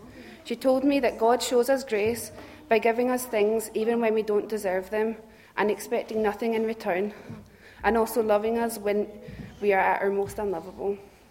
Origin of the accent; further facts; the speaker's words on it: Romania; As you almost likely know, I grew up in Romania from the age of 10. My parents started a small charity